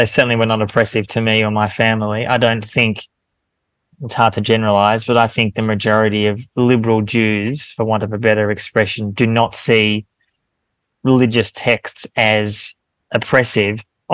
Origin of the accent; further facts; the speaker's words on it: Melbourne, Victoria, Australia; so I grew up in Melbourne in the 70s. I was born in 74, so I'm 50 next year, which is shocking, but there you go. And I grew up in a liberal Jewish home.